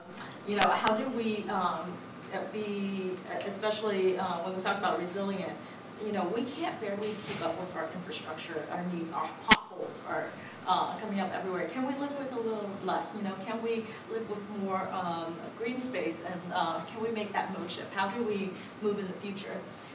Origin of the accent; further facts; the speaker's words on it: New York, United States; I have to admit, I came from the New York City tri-state area, and when I came down here, I learned a new word.